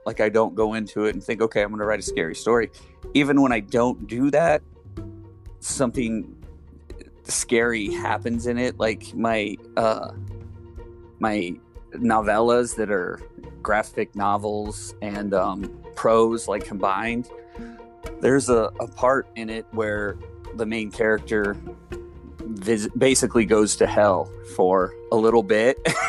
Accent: United States; now in Omaha, United States; Spent a good chunk of my childhood living in various trailer parks up and down the Mississippi River.

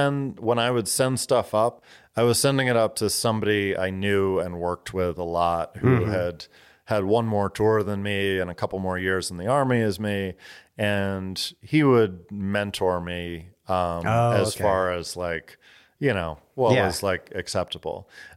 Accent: Boston, Massachusetts, United States; I'm from Boston. You know, you gotta fight for what's yours.

